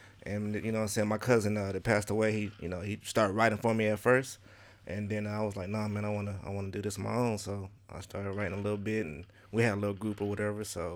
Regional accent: Detroit, Michigan, United States; born there; Nah, I was born in Detroit, Michigan.

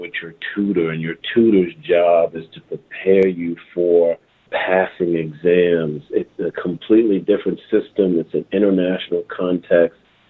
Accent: Lunenburg, Virginia, United States; Well, I grew up in Lunenburg, which is the bordering county to Mecklenburg. Mecklenburg is actually where the hospital was that I was born in. Same difference, though. I mean, you're talking rural Virginia. I grew up raised by grandparents on a tobacco farm.

